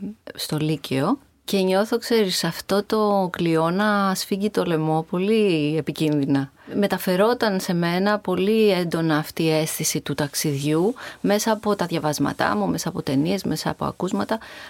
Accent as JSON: {"language": "Greek", "country": "Cyprus", "said": "από το χωριό μου ταξιδεύω και πάω στο Las Vegas για να αντιπροσωπεύσω την Κύπρο"}